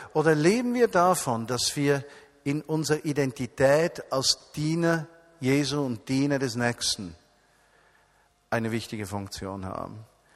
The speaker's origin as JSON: {"language": "German", "country": "Switzerland", "said": "Und ich merke, dass das für mich als Schweizer eine fundamentale Herausforderung ist."}